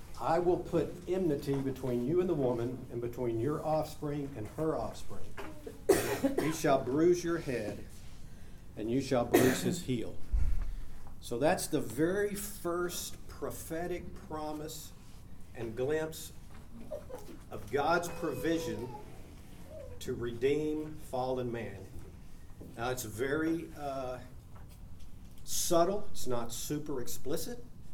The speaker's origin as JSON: {"language": "English", "town": "Dallas", "region": "Texas", "country": "United States", "tie": "born or raised there", "said": "I grew up in Dallas, the Baptist Bible Belt."}